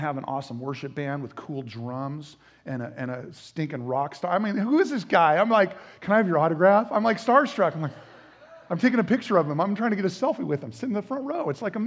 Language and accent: English; Washington, United States; Okay, I grew up in Washington State.